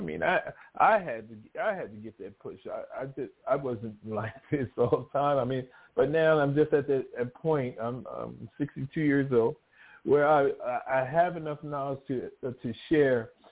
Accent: New York, United States; moved away as an adult; I mean, I myself, I'm from Long Island, New York. I left New York and dating myself, 1978, and I joined the military.

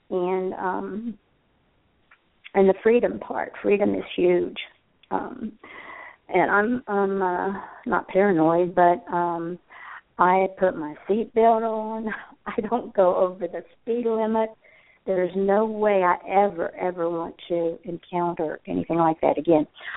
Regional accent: Point Pleasant, United States; the Columbus Dispatch, where this took place, and my hometown of Point Pleasant.

